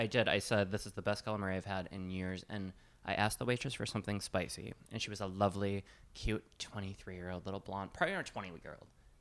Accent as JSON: {"language": "English", "region": "Wisconsin", "country": "United States", "said": "I was like, oh, I'm from Wisconsin."}